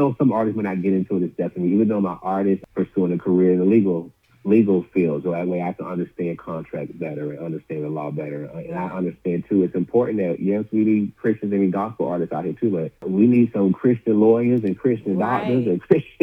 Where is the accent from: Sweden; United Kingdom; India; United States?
United States; Orlando, Florida; we're doing two stops, two cities, my hometown of Orlando, and we'll be doing Atlanta.